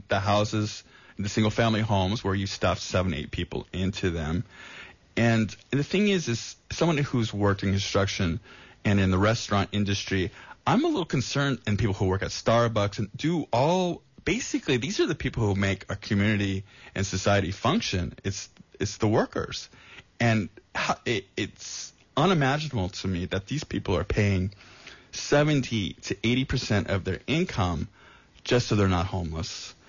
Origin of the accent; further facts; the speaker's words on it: Santa Cruz, California, United States; I'm from Santa Cruz. This is my hometown. And so I grew up here in my youth. I went to college here.